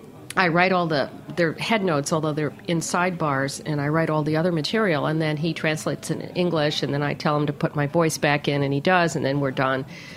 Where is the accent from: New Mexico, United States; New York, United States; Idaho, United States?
New York, United States; born there; accent: Michigan; Yes, I was born in New York Hospital. Very proud of that.